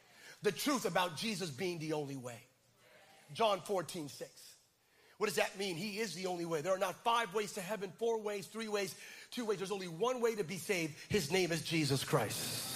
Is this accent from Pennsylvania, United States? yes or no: yes; Bethlehem, Pennsylvania, United States; I'm from Bethlehem, Pennsylvania, originally.